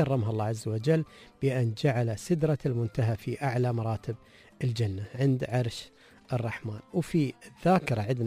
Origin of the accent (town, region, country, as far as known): United Arab Emirates